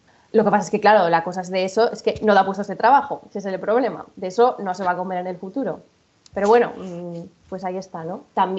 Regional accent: Zaragoza, Aragon, Spain; Yo soy de Zaragoza, claro, siempre he vivido en Zaragoza.

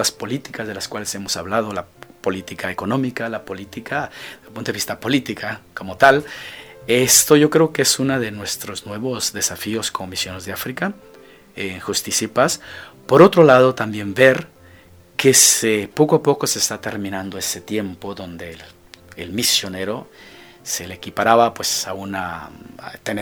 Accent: Mexico; also born or lived in Mozambique; como mexicano, como misionero de África, como persona, bueno, como alguien que ha tenido una experiencia de misión de 12 años en el Mozambique

